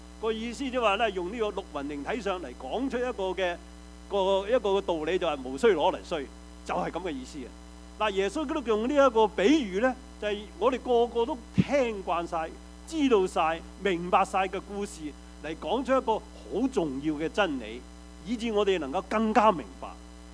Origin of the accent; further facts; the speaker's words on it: Guangdong, China; 即我们中国人、广东人都很懂用这些说话、我们呢就是叫广东歇后语